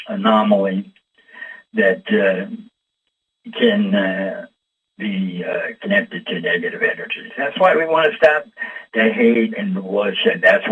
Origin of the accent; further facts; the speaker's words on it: United States; not just because I'm an American